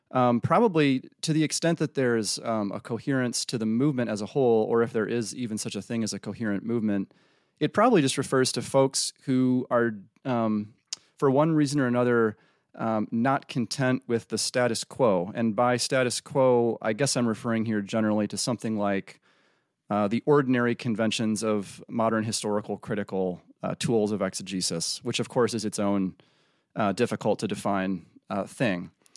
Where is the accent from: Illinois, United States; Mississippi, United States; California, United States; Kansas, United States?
Illinois, United States; Freeport; I was raised in the Midwest, Freeport, Illinois, which is, most people haven't heard of it.